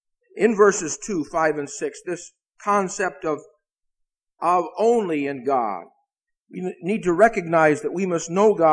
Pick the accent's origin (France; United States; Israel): United States; Midwest; now in New England, United States; I like New England. I'm originally from the Midwest.